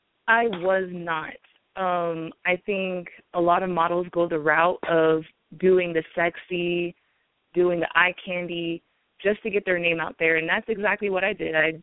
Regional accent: Las Vegas, Nevada, United States; I'm from Las Vegas, grew up, born and raised, and I was living at home with my mom

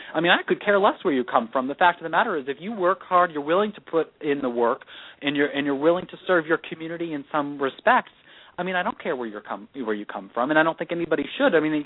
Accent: Florida, United States; also born or lived in Vermont / Maine; I mean, I was born in Vermont, was raised up in Florida, and then went to middle school and high school in Maine. And so technically, if you really want to be specific, I'm from away.

